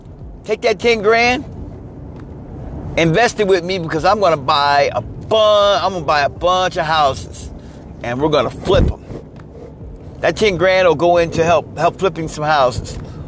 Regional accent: Kansas City, Missouri, United States; There's Kansas City, Kansas, and Kansas City, Missouri. I'm from the Missouri side.

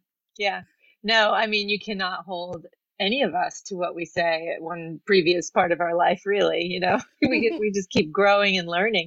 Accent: New York City, New York, United States; I'm born and raised in New York, so I've seen it, you know, from through the 70s, the 80s

